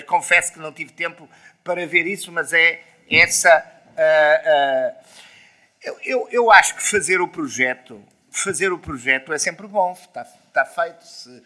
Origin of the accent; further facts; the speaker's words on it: North, Portugal; Por exemplo, eu sou do Norte, não é?